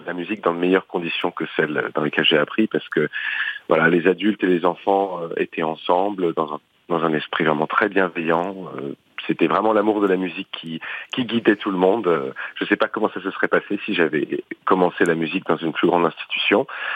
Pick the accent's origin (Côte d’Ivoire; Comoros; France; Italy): France; Compiègne, Hauts-de-France; Alors, c'est vrai que j'ai grandi à Compiègne et plus généralement dans la région compiénoise, dans certains villages alentours.